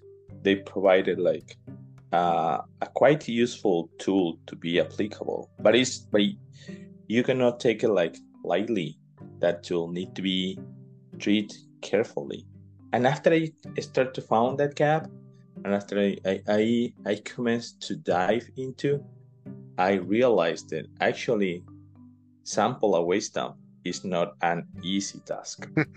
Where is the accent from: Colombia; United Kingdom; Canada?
Colombia; English is a second language; My home country actually is Colombia.